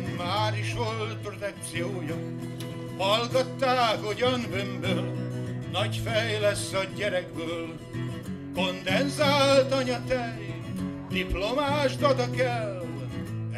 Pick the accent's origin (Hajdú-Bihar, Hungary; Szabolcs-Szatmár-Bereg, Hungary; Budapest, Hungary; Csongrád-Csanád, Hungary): Csongrád-Csanád, Hungary; Szeged; born there; Akkor most egy olyan dal, ami ott született, ahol én születtem. Szegeden.